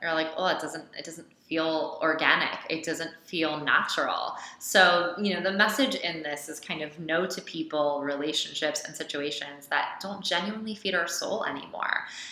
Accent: New York City, New York, United States; or I'm a New Yorker. I always said that, you know?

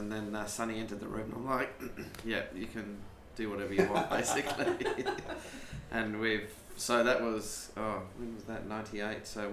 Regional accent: South Africa; I grew up in South Africa

